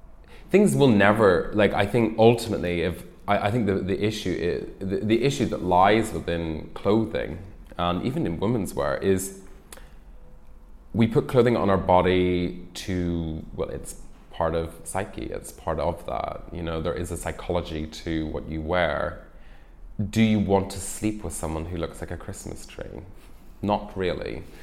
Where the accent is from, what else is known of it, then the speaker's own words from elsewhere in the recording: Ireland; I'm originally Irish, and I grew up there.